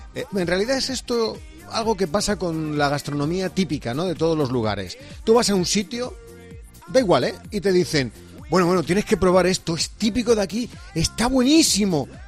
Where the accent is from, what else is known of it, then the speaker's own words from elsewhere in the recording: Madrid, Community of Madrid, Spain; Mira, yo soy de Madrid. Mis padres de Madrid. Tres de mis cuatro abuelos de Madrid.